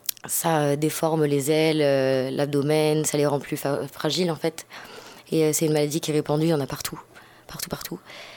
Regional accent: Pays de la Loire, France; moved away as an adult; now in Lozère, France; je viens de Loire-Atlantique, entre Nantes et Rennes. J'ai fait des études à Rennes et je me suis retrouvée en Lozère par un pur hasard.

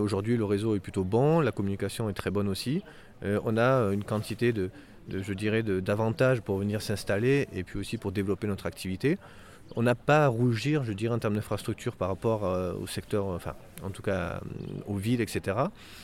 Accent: Nîmes, Occitanie, France; Alors à la base, moi je suis Nîmois, et pour ma vie scolaire et professionnelle m'a amené à parcourir un peu la France.

